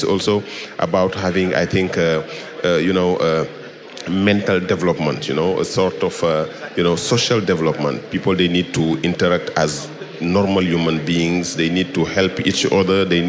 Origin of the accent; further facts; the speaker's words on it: Senegal; I'm coming from Senegal.